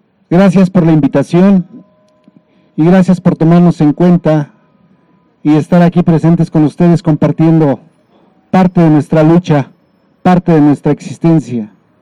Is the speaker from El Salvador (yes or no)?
no; Mexico; como ciudadanos mexicanos